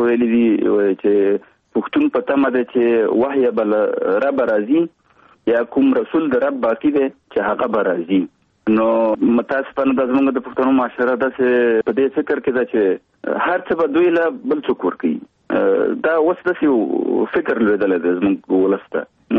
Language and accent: Pashto; Kunar, Afghanistan; also born or lived in Kabul; زه د افغانستان د یوې غرنۍ سیمې چې کونړ ولایت نومېږي، زه د کونړ ولایت یم. په 1991 زیږدیز کال کې هلته زیږېدلی یم. ابتدایي اړومبني تعلیمات مې هلته په خپله سیمه کې کړي دي، وروسته بیا کابل ته راغلی یم.